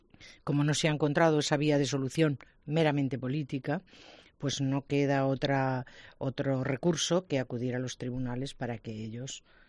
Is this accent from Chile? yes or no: no; Aragon, Spain; Cuanto mayor difusión, pues mejor, para como pintor y como aragonés.